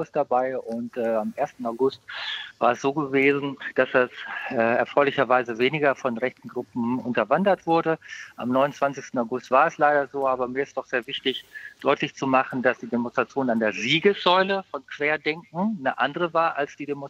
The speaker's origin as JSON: {"language": "German", "country": "Greece", "said": "Also ich bin ja Grieche und ich war also vor Ort"}